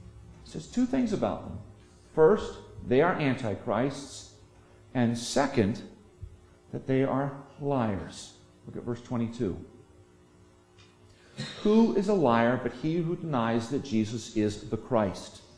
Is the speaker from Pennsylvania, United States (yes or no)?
yes; Pennsylvania, United States; Where am I from? Well, I'm from Trenton. No, I don't want to say Trenton, New Jersey. I'm from Bucks County, Pennsylvania. I'm from the Philadelphia suburbs.